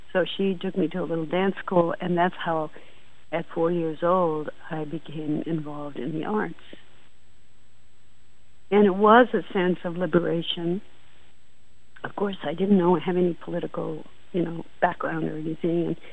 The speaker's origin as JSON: {"language": "English", "region": "California", "country": "United States", "also_born_or_lived": "Idaho / Ogden, Utah", "said": "we were in first in Idaho, and then we moved to Ogden, Utah, where he got a job. We're originally from California."}